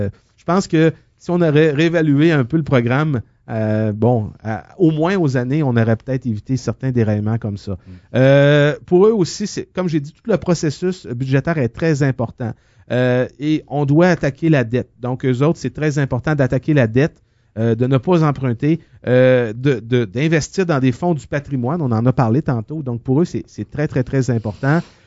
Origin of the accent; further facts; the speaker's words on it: Quebec, Canada; je pense, en tant que Québécois, comprendre un peu l'envergure